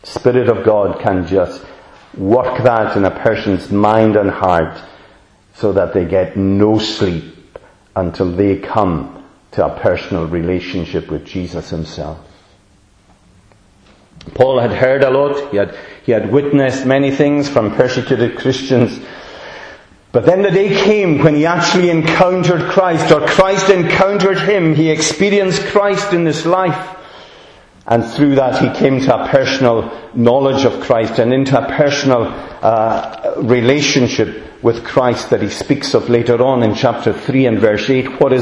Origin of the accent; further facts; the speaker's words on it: Stornoway, Scotland, United Kingdom; At that time, when I was 18, come from Stornoway, my accent betrays me there.